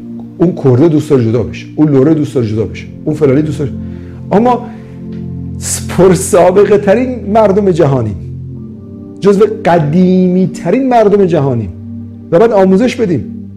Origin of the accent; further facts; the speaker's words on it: Iran; ما ایرانی هستیم و در نهایت انسانیم